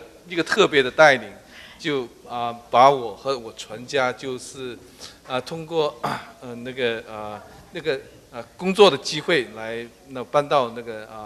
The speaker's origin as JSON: {"language": "Chinese", "region": "South China", "country": "China", "tie": "born or raised there", "said": "因为我以前从小的时候是在中国的南方长大"}